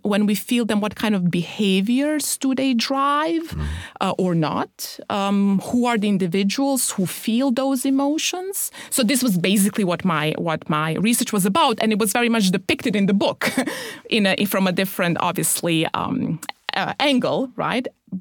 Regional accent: Germany; I lived there between 13 and 17, so critical years in a way. You know, my developmental critical years, I grew up in Germany as a refugee.

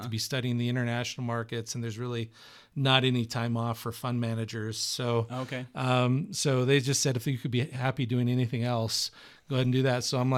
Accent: Redmond, Washington, United States; I'm from Seattle area. Yeah. Actually, for those who know the Seattle area, I'm from east of Seattle, a town called Sammamish.

